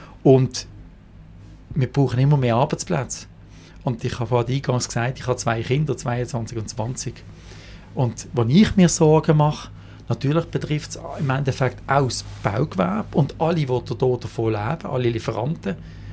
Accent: Basel, Basel-Stadt, Switzerland; Ich bin in Basel Stadt geboren und aufgewachsen.

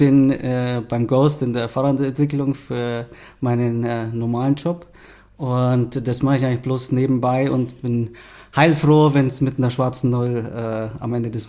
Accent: Selb, Bavaria, Germany; also born or lived in Austria; Ja, ich bin ursprünglich aus Selb hier geboren und aufgewachsen und danach, nach der Schule war ich längere Zeit weg und bin dann so vor 3-4 Jahren wiedergekommen und da war ich zuvor in Österreich auch aktiv in einem Freizeit- und Kulturverein

